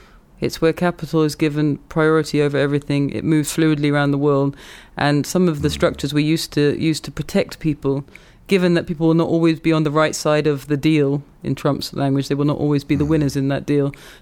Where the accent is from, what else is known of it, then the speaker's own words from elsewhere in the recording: United Kingdom; maybe because I'm British